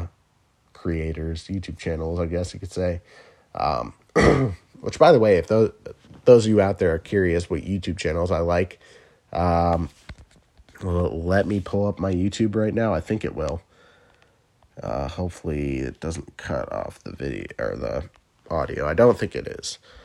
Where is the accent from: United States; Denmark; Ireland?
United States; Midwest; He makes, like, Midwest TikToks. I'm from the Midwest, so I love shit like that.